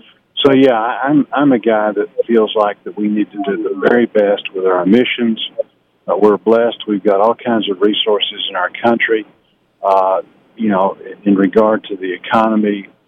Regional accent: Fort Smith, Arkansas, United States; Well, I grew up in Fort Smith, and they've really taken a lot of the brunt of this.

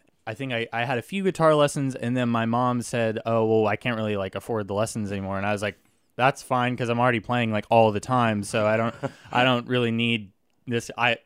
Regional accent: Fort Worth, Texas, United States; also born or lived in Grapevine / Dallas; I was born in Fort Worth over at Harris Methodist Hospital. And I lived in like Grapevine and then Fort Worth and Dallas.

